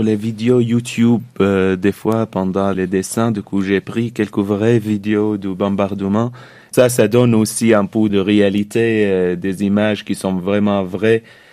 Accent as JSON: {"language": "French", "country": "Syria", "moved": "yes", "said": "En Syrie, moi, j'ai pas beaucoup ça, en fait, parce que moi, j'ai quitté la Syrie 6 mois après le début de la révolution."}